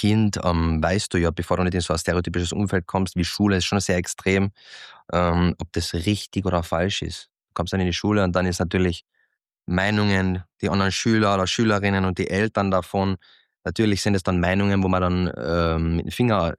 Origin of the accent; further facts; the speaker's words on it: Klagenfurt, Carinthia, Austria; ich bin in Klagenfurt-Kärnten aufgewachsen, absolut schwierig.